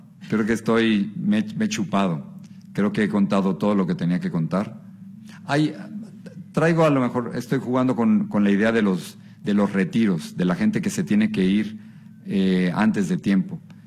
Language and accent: Spanish; Mexico; algo que siempre me ha fascinado de ser mexicano es que, bueno, venimos del país de Frida Kahlo y de Diego Rivera y de Carlos Fuentes y de Octavio Paz